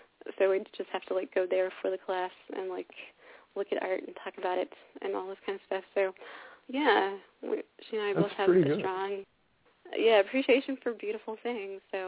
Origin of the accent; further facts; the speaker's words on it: California, United States; I met her in Paris. We're both from California, and like she went during one of our school breaks.